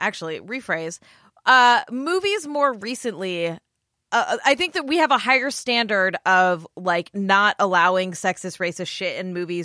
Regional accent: Canada; I'm a Canadian. We don't want him.

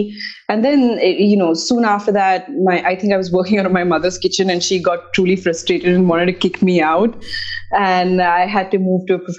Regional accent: Mumbai, Maharashtra, India; now in France; growing up in Mumbai

